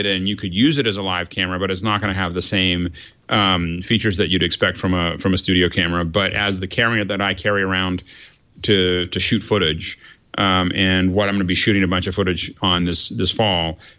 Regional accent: United States; As an American, it's an odd thing.

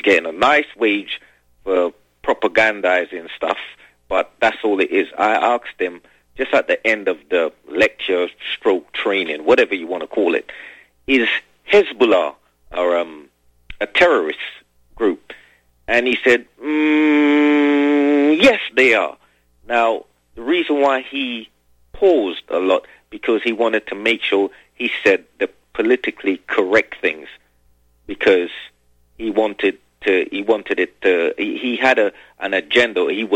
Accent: London, United Kingdom; Now, I'm a Londoner, and I can tell you nowadays there is no such thing.

